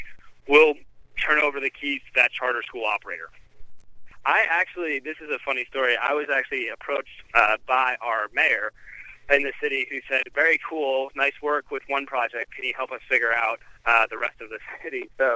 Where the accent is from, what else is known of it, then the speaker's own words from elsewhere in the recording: New York, United States; I grew up in New York during September 11th